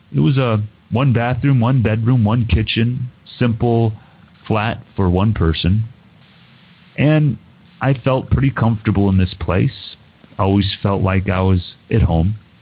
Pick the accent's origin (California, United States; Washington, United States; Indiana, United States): Indiana, United States; South Bend; moved away as an adult; now in Suwon, South Korea; and I'm originally from Indiana, South Bend, Indiana. And my story takes place back in 2002. Back in 2002, I made my first journey across the world to live in South Korea.